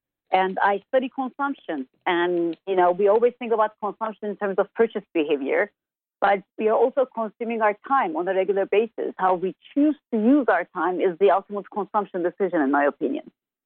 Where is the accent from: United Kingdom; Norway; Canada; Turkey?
Turkey; moved away as an adult; now in United States; I am originally from Turkey, and I lived about the first 20 years of my life there. And then I moved to the U.S.